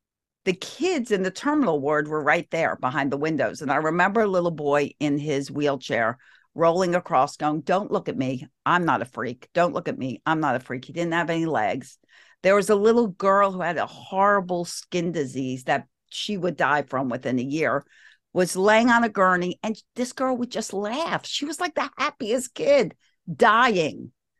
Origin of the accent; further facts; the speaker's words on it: Baltimore, Maryland, United States; I am. Born and bred in Baltimore. And still Baltimore. Here in Glen Burnie.